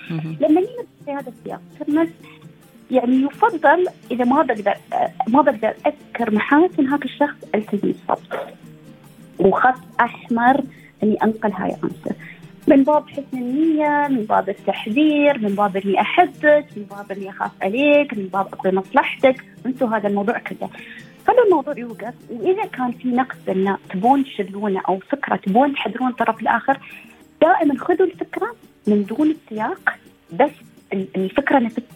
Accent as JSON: {"language": "Arabic", "country": "United Arab Emirates"}